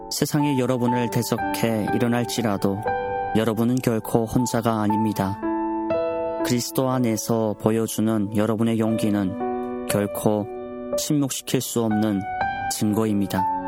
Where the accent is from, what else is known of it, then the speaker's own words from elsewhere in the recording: North Korea; 어쩌면 내 고향 저 북조선 땅을 생각할 때